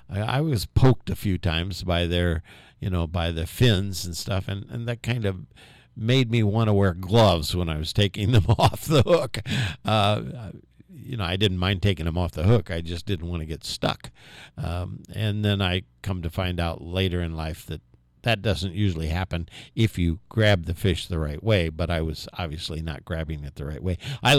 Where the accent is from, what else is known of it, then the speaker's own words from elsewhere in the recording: Indianapolis, Indiana, United States; born there; I was born in Indianapolis, but I don't remember any of that.